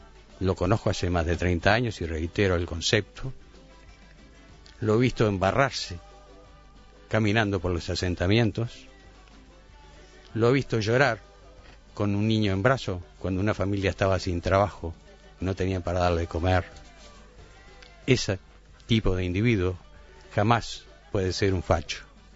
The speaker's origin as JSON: {"language": "Spanish", "country": "Uruguay", "said": "cómo me defino yo como un uruguayo típico."}